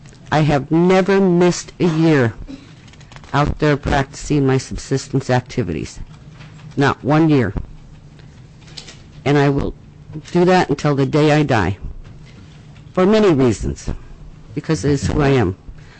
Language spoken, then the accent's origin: English; Mount Alton, Alaska, United States; I come from a family of 8 girls and 8 boys. I was born and raised in Mount Alton, Alaska. And when I was born, the state was still a territory.